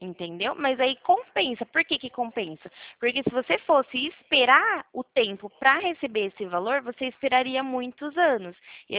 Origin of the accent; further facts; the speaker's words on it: São Paulo, Brazil; Eu sou de São Paulo